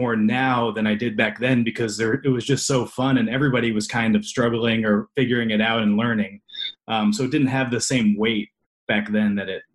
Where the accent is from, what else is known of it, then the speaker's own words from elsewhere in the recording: St. Louis, Missouri, United States; also born or lived in Chicago; where I grew up in St. Louis, and there wasn't, you know, there was friends that I found that were passionate about the arts